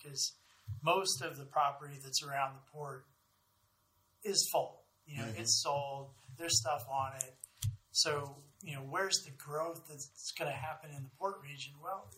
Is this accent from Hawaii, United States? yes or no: yes; Hawaii, United States; And I was born in Hawaii, and the example I would use is, imagine living inside the Beltway